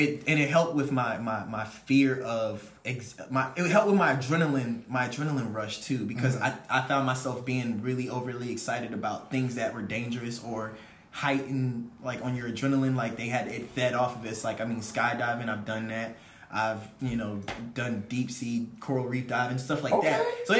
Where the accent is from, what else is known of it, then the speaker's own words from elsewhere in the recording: Virginia Beach, Virginia, United States; Virginia Beach, Virginia.